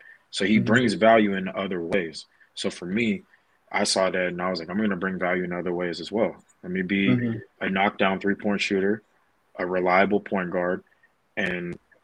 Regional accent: United States; obviously I'm Phil-Am. So I grew up in the States, but both of my parents are Filipino. I have Philippine passport and an American passport.

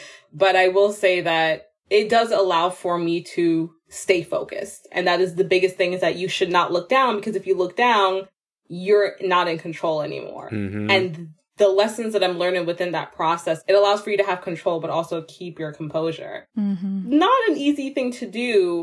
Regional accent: Guyana; in growing up in Guyana, we had horses.

